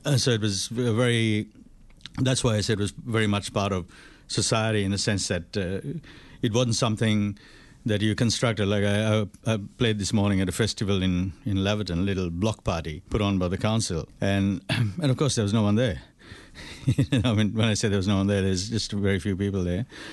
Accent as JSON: {"language": "English", "country": "Sri Lanka", "tie": "born or raised there", "lives_now": "Australia", "said": "because growing up in Sri Lanka"}